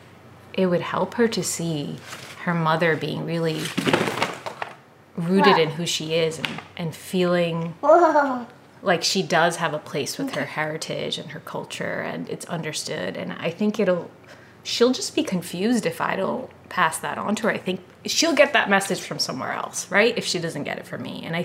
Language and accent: English; United States; first language Punjabi; English is a second language; in my house, it very much felt like I was growing up in India. So I grew up in a household where Punjabi was my first language, actually, and then I would watch Hindi shows.